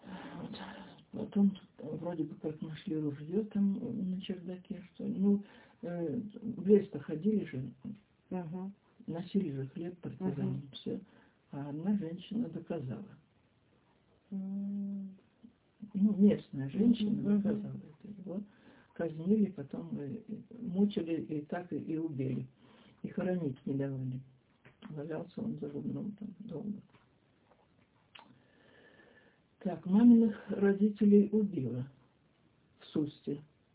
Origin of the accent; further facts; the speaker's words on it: Emok, Russia; born there; Деревня Емок.